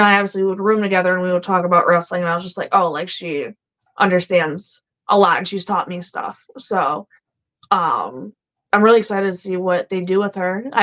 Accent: Chicago, Illinois, United States; I can blame my Bostonian stepfather and my Macedonian grandfather. And then I'm from Chicago. So I'm all jacked up.

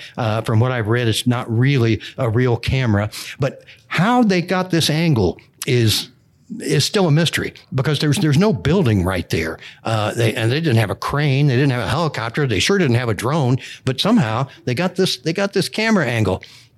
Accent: Missouri, United States; I said, "Dick, I'm from Missouri, where you were born."

